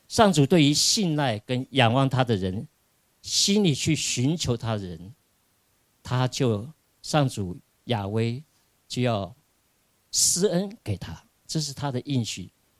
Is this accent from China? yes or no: no; Taiwan; born there; 虽然我妈妈是青岛，住在北方，可是我是因为我在台湾出生的，我没来过这里。